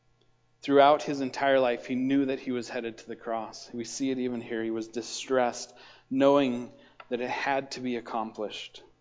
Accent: Sundance, Wyoming, United States; but I went back to my hometown of Sundance, Wyoming, and I was with some of my buddies that I used to party with and run around with and do different things

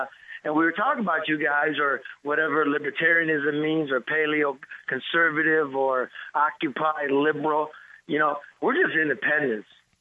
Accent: Detroit, Michigan, United States; I'm from Detroit.

